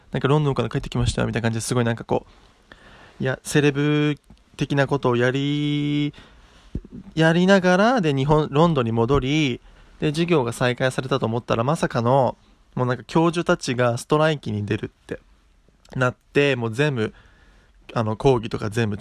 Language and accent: Japanese; Saitama, Japan; イギリスとニュージーランドとオーストラリアの一応ミックスで、東京生まれ埼玉育ちっていう感じで、まあ、ずっとこの辺で育って、